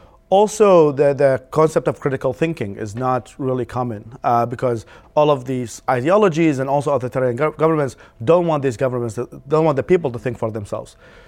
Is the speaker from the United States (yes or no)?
no; Iraq; And I grew up in Iraq